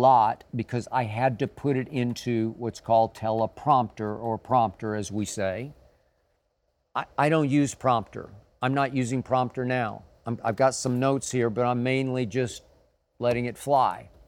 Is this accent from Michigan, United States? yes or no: no; Oklahoma City, Oklahoma, United States; growing up in Oklahoma City. Broken home, both parents extremely alcoholic in very different ways.